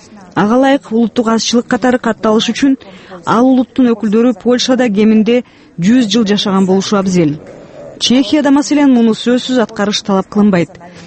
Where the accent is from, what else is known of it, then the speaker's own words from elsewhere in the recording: Kazakhstan; Мен өзүм Казакстанда туруп өскөм. Ал жакка тез-тез каттап турам.